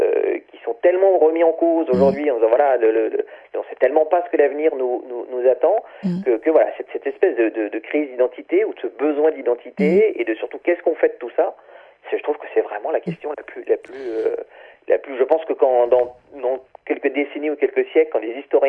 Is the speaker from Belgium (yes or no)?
no; France; moi, je suis français, donc je suis concerné par l'histoire de France.